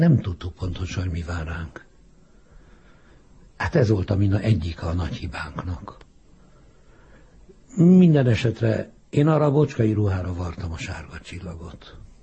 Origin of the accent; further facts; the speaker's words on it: Budapest, Hungary; Pesten születtem, Pesten laktam, az Éva utcában laktunk, a Madácsházakban, mai Asbóth utca. De Budára jártam gimnáziumba, a Várba